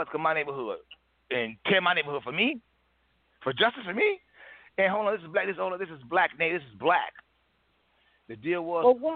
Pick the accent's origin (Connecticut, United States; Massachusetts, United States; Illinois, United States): Illinois, United States; Chicago; I'm from Chicago. There's a lot of black owned business in Chicago.